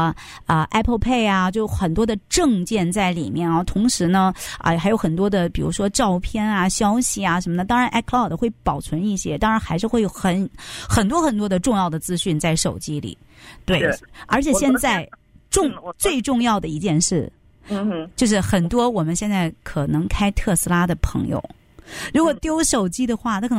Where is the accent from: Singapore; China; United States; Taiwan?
United States; California; 这个加州不仅是美国最大的州之一，也是我们的家乡